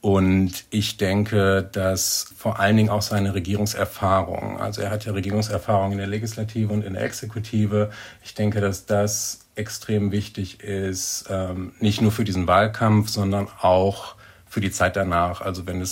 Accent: Germany; also born or lived in United States; now in San Francisco Bay Area, United States; Ich bin in den USA geboren, bin daher ein Doppelstaatler. Meine Eltern sind deutsch. Ich bin in Deutschland aufgewachsen, lebe jetzt aber seit einigen Jahren wieder in den USA, in Kalifornien, in der San Francisco Bay Area.

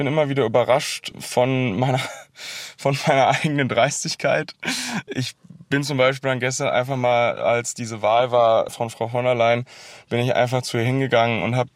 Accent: North Rhine-Westphalia, Germany; born there; Ich bin 27 Jahre alt, gebürtiger Oberberger, bis vor kurzem wohnhaft in Köln

